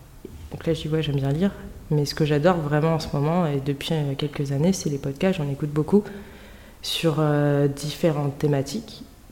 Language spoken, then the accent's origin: French; France; also born or lived in Spain / Turkey; now in Côte d'Ivoire; Je suis franco-bissau-guinéenne. Je suis née et j'ai grandi en France. Et j'ai reçu la culture bissau-guinéenne par mes parents, mes deux parents.